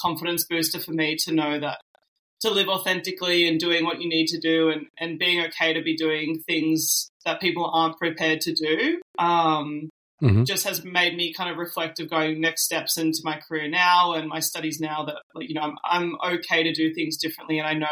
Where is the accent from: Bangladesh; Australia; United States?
Australia; Melbourne, Victoria; And then I went back to my hometown in Melbourne, Australia, and then we had another lockdown until Christmas.